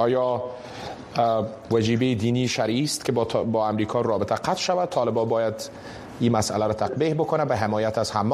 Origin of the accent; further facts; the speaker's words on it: Afghanistan; منم افغان هستم.